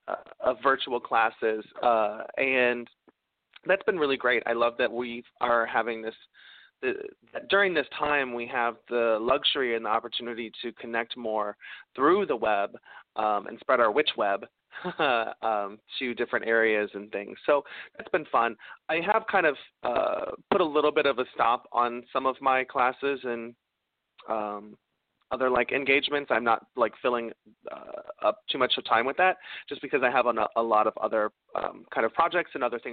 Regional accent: Park Forest, Illinois, United States; I was born in Harvey and I grew up in Park Forest, which is about an hour south of the city.

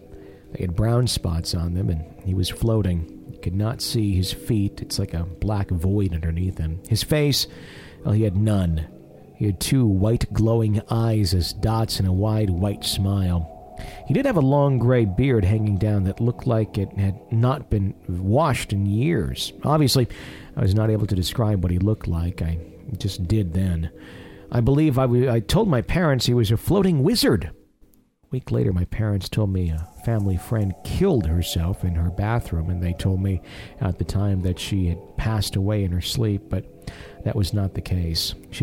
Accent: Johannesburg, Gauteng, South Africa; As a child, I was growing up in Johannesburg, South Africa, with my parents.

